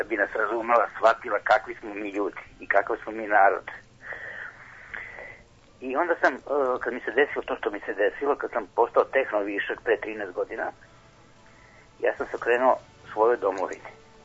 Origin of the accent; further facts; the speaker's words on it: New Belgrade, Belgrade, Serbia; ja sam sa Novog Beograda. A, rodio se pre 65 godina